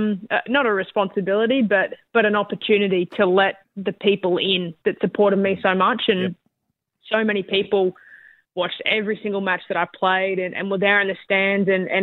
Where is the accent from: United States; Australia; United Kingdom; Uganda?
Australia; Queensland; as a Queenslander, I love to get up early in the morning.